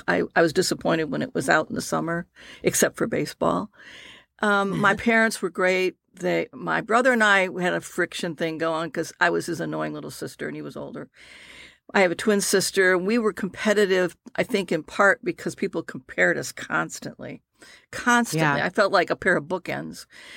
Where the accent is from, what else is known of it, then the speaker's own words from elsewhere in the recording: Detroit, Michigan, United States; I grew up in Detroit in the 60s and 50s, so I'm a dinosaur.